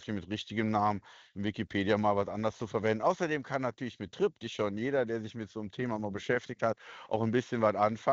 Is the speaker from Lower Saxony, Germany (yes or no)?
no; Sinzig, Rhineland-Palatinate, Germany; ich bin in Sinzig aufgewachsen